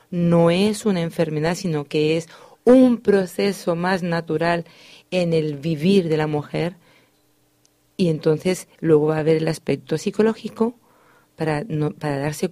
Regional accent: Colombia; also born or lived in Spain; como soy colombiana española

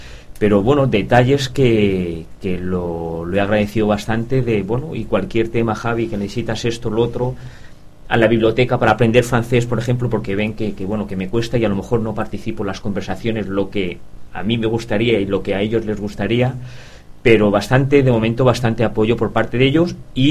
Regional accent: Madrid, Community of Madrid, Spain; moved away; No he echado de menos, soy de Madrid, pero no he echado de menos el tiempo en España

